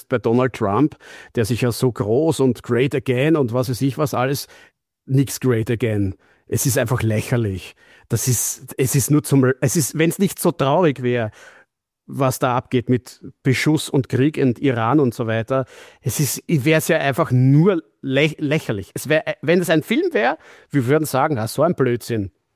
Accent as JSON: {"language": "German", "country": "Austria", "said": "Und dann fühle ich mich eigentlich sogar als Österreicher in Österreich, wenn ich zurückkomme, wie auf Urlaub."}